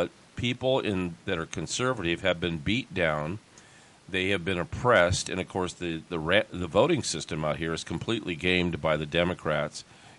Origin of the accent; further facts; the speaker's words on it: Erie, Pennsylvania, United States; Oh, I'm from Erie, Pennsylvania.